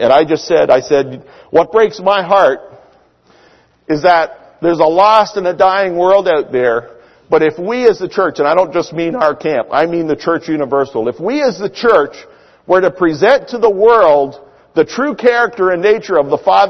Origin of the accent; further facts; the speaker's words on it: Canada; moved away as an adult; And as a Canadian, going to Oklahoma, you're not allowed to work.